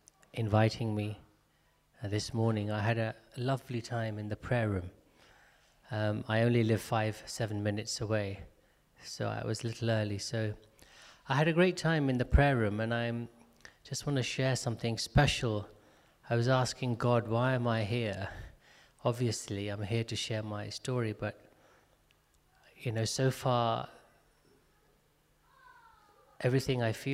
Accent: Gujarat, India; I was a Hindu priest for 20 years of my life. So I'm from Gujarat in India, and my great-grandfather left India to work in the British Empire in East Africa

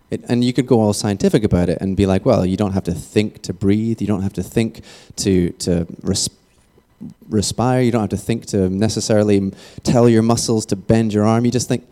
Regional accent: Scotland, United Kingdom; I'm Scottish originally, and you probably can't tell from my accent necessarily, although a lot of you know that, I'm not great at rolling my R's

